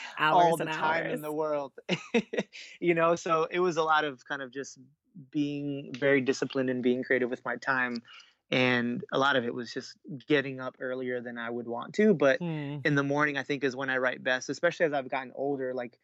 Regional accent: Miami, Florida, United States; But again, I'm from, as you mentioned, I'm from Miami.

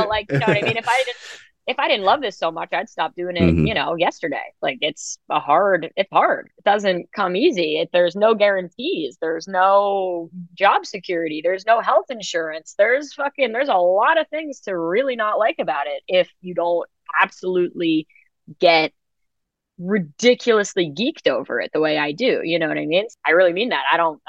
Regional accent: New York City, New York, United States; I grew up in New York City, like, you know, the elevator was such a huge place of performance for me

